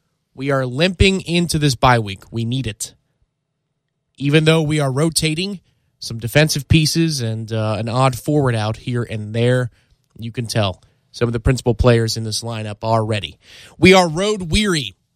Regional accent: Tampa, Florida, United States; also born or lived in Brooklyn, United States; I mean, I'm from Brooklyn. That's where I was born. So my family's from Brooklyn. We moved down to Tampa when I was young.

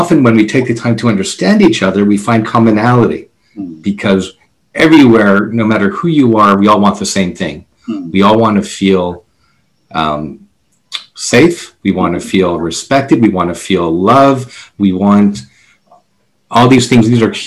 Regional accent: Canada; I'm a Canadian Jew.

